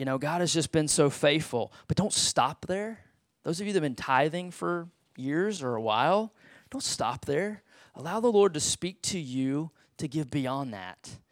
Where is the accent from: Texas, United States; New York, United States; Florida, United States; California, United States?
Texas, United States; I love being American. I love it. I feel so blessed. And I feel real blessed to be a Texan.